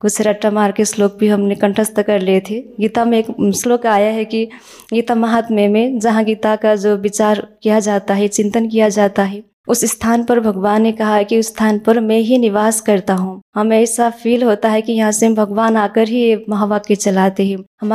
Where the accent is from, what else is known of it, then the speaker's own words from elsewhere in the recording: Kathmandu, Bagmati, Nepal; मैं काठमांडू नेपाल से हूँ।